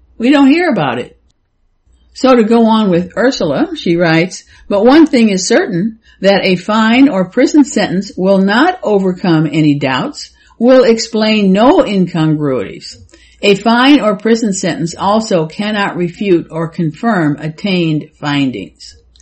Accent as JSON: {"language": "English", "country": "United States", "said": "I, as an American, don't know what it's like to be born and grow up in a country that is putting out this kind of propaganda"}